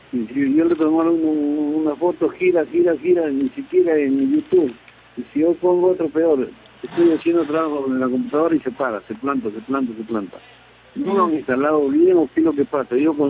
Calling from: Puente Piedra, Lima, Peru; Soy un cliente de Puente Piedra.

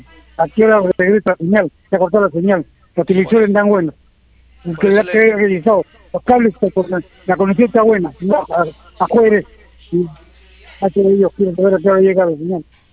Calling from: Carabayllo, Lima, Peru; Soy de Caraballo

